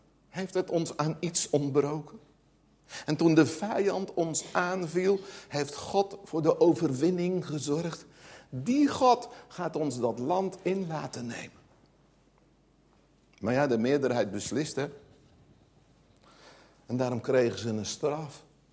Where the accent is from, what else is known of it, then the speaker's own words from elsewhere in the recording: Gelderland, Netherlands; ik kom van de Veluwe